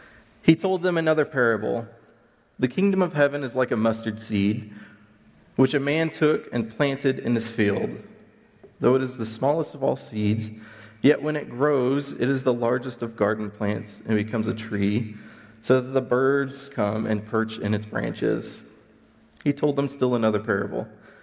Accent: Searcy, Arkansas, United States; the church that I grew up in there in Searcy.

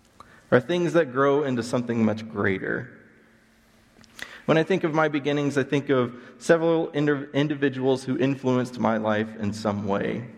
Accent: Searcy, Arkansas, United States; the church that I grew up in there in Searcy.

